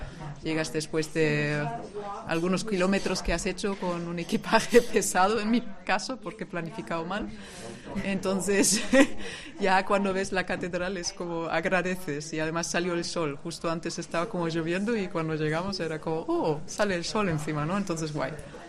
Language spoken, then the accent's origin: Spanish; Germany; Spanish is a second language; now in Spain; porque en mi infancia existía esto en Alemania y ya no existe en Alemania